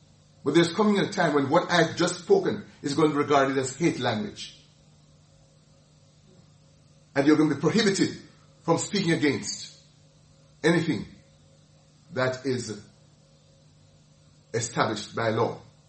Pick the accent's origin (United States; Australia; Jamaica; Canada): Jamaica; When I was growing up in Jamaica, it was understood that every place must be closed down on a Sunday.